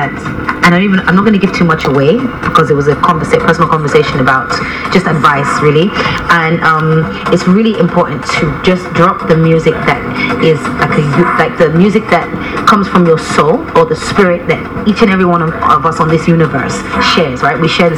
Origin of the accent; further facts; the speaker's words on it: London, United Kingdom; I'm coming from, I grew up in London